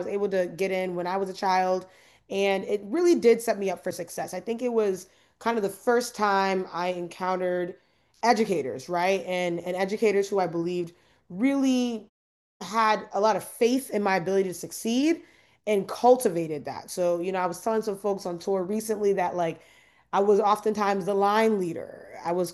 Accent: Ghana; also born or lived in Maryland; I'm super excited to hopefully be in community with y'all. I'm from Ghana and I've lived in Maryland for much of my life. So I'm a proud Marylander, go Ravens.

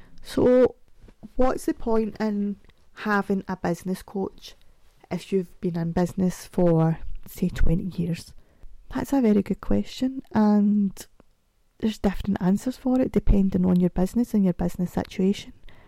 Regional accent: Scotland, United Kingdom; So, that's because I think as Scottish people, we like to talk fast. I don't think there's an option. I think it's just in our DNA.

